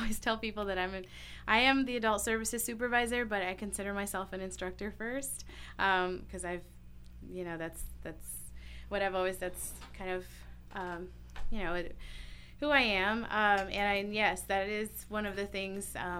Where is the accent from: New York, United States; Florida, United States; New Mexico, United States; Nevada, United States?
Florida, United States; Miami; also born or lived in Cuba; is from Cuba. I grew up in Miami, and I went to University of Miami to get my bachelor's in music therapy